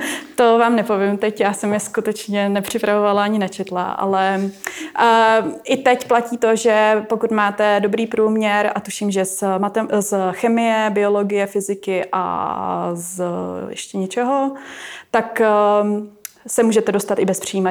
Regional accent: Plzeň, Plzeň Region, Czechia; jsem v podstatě rodačka z Plzně, nebo jsem vyrůstala v Plzni

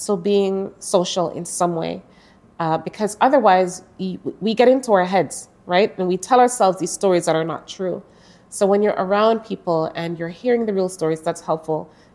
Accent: Kingston, Jamaica; moved away as an adult; now in Canada; So I was raised in Kingston, Jamaica.

